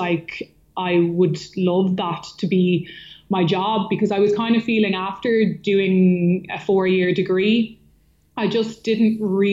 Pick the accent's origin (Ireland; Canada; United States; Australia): Ireland; Dublin, Leinster; I grew up in South County Dublin, went to school in Donnybrook in a school called Muckross.